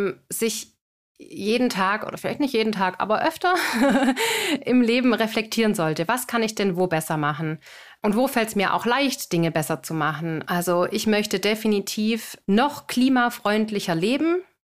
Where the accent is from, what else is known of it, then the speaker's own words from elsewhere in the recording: Baden-Württemberg, Germany; accent: Swabian; ich komme aus dem Schwabenland.